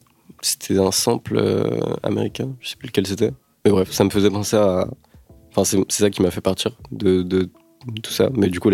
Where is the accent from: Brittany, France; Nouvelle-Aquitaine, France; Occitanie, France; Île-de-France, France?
Brittany, France; Carhaix-Plouguer; born there; Tout départ, en fait, moi je suis né à Carré, Plouguer